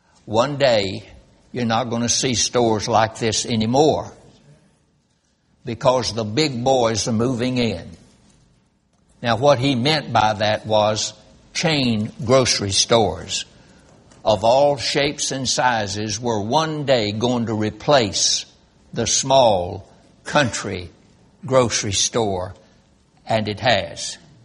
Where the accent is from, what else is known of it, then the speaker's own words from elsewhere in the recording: Roxboro, North Carolina, United States; I was brought up in Roxboro, North Carolina, raised there the first 20 years of my life.